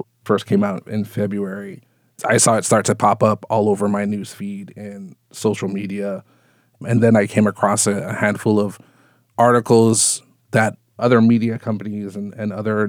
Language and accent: English; Waimea, Hawaii, United States; As you know, and we've talked about this before, I'm from Waimea as well. I have many family members and friends who live there.